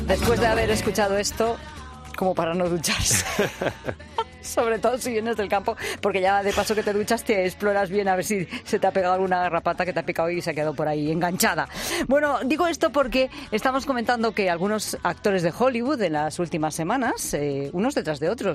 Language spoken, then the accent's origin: Spanish; Spain; ¿Tú no sabes que los españoles somos los europeos que más nos duchamos?